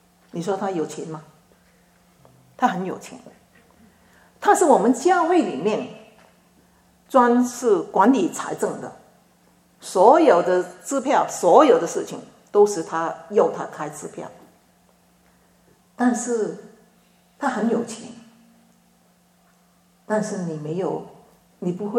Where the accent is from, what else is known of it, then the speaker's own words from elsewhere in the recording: Guangdong, China; 所有的东西不给我们潮州人的好吃